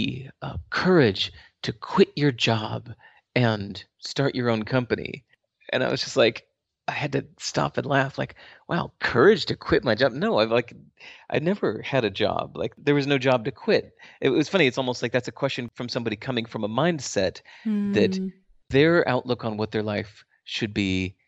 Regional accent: Berkeley, California, United States; born there; Born in Berkeley, California, 1969, and moved around a lot.

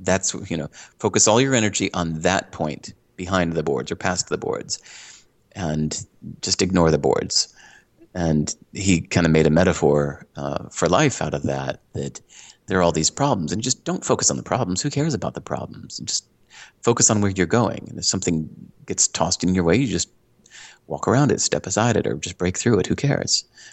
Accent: Chicago, Illinois, United States; I grew up in Chicago and was about to go to Berklee College of Music.

